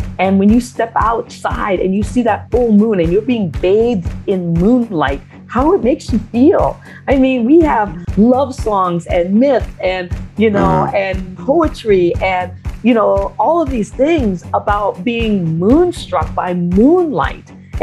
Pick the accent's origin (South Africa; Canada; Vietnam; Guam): Guam; born there; I was born on the island of Guam because my dad was working at the NASA tracking station